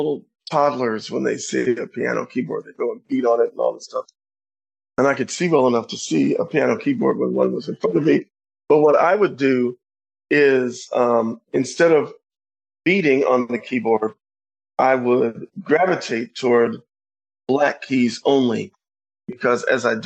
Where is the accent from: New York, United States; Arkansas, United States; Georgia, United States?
Arkansas, United States; Pine Bluff; born there; now in Louisville, United States; I was born in Arkansas, in Pine Bluff, Arkansas, and went to the Arkansas School for the Blind in Little Rock.